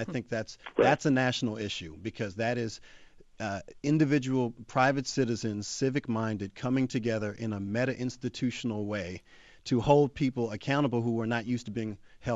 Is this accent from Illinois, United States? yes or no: yes; Chicago, Illinois, United States; now in Philadelphia, United States; Because I'm from Chicago, and the home of Harold Washington, and I'm in Philadelphia, where we have a second black mayor in a row